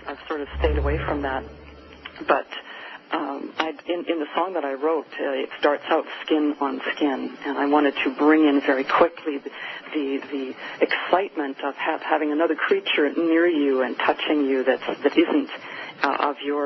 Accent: Canada; also born or lived in New York City; My husband and I were living in New York City for a long time. I'm Canadian

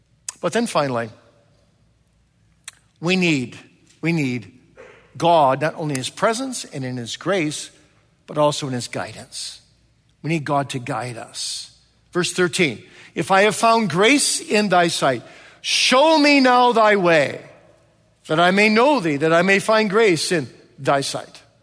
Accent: Kalamazoo, Michigan, United States; there was an old man from my hometown of Kalamazoo, the church I grew up in, Kalamazoo, Michigan, who died.

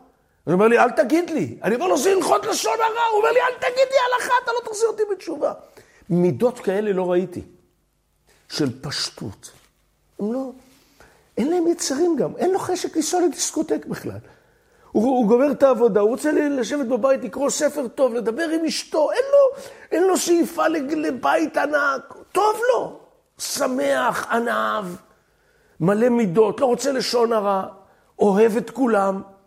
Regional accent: Jerusalem, Jerusalem District, Israel; אני בחיים לא הייתי חקלאי, אני גדלתי בירושלים

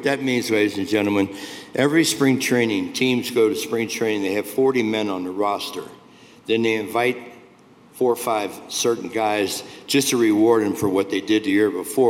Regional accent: Cincinnati, Ohio, United States; And don't forget, I told you I was from Cincinnati.

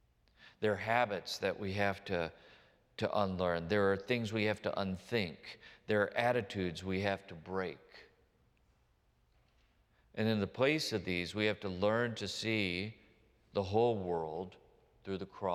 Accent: Texas, United States; where I grew up in Texas, the soil is clay.

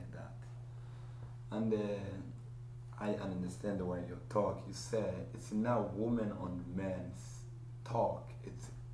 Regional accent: DR Congo; English is a second language; also born or lived in Phoenix, Arizona; now in United States; We are from Africa, Congo. So I've been here in the U.S. 7 years, and my brother is almost 2 years.

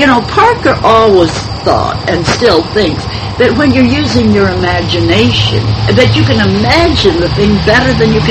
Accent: Ireland

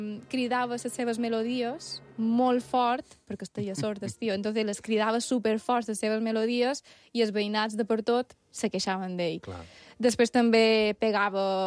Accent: Balearic Islands, Spain; Com que som mallorquina, aquests amics s'aprofiten en l'estiu i venen tots a visitar-me a Mallorca.

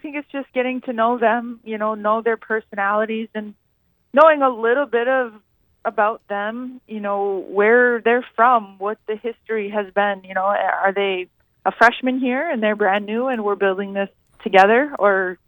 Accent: Wisconsin, United States; I'm from Wisconsin.

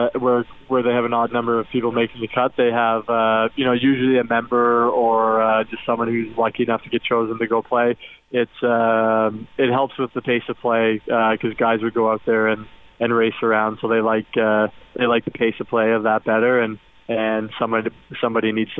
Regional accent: Canada; as a kid growing up in Canada

